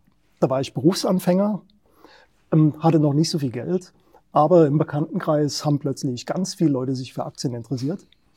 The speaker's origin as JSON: {"language": "German", "town": "Dresden", "region": "Saxony", "country": "Germany", "tie": "born there", "said": "Tatsächlich bin ich in Dresden geboren, ja."}